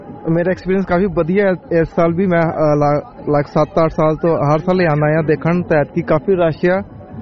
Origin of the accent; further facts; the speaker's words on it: Melbourne, Victoria, Australia; ਮੈਂ ਮੈਲਬਨ ਤੋਂ ਹਾਂ।